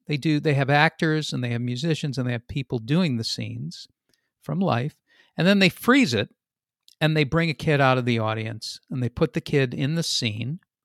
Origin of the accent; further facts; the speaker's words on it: Boston, Massachusetts, United States; It's in Boston. I come from Boston. Where was this when I was growing up?